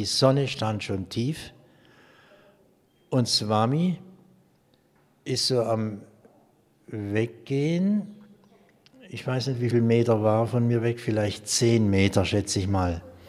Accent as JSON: {"language": "German", "region": "Baden-Württemberg", "country": "Germany", "said": "Ich stamme aus dem Südbadischen, nahe bei Basel."}